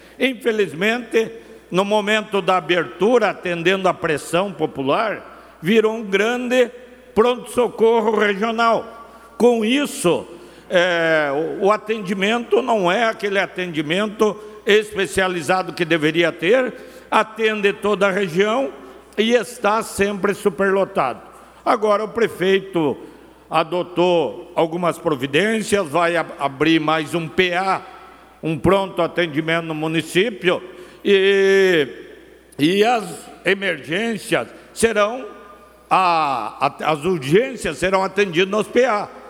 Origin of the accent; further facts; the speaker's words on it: Canoinhas, Santa Catarina, Brazil; hoje abre a FESMATE, a Festa do Mate, na cidade de Canoinhas, minha terra natal.